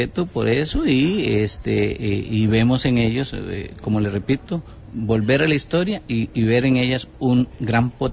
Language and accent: Spanish; Costa Rica; que se lleven una muy grata impresión de lo que somos los costarricenses